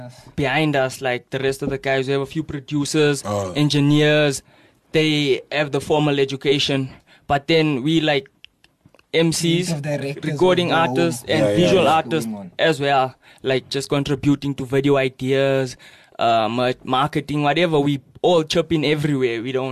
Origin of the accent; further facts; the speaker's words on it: South Africa; I'm proudly South African.